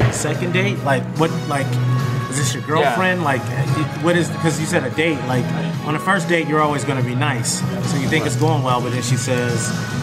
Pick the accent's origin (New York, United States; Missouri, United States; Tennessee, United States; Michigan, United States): Michigan, United States; Detroit; now in Los Angeles, United States; No, I'm from Detroit, Michigan, originally. I've been in Los Angeles about 8 years.